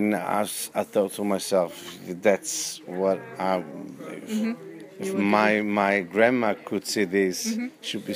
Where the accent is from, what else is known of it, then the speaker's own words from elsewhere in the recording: Palermo, Sicily, Italy; now in Netherlands; I come from Italy, Sicily, Palermo.